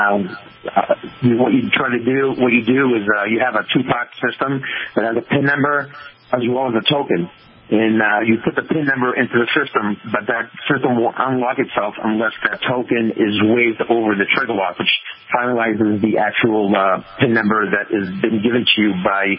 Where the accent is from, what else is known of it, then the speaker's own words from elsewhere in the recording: Lawrence, Massachusetts, United States; I grew up in Lawrence, Mass.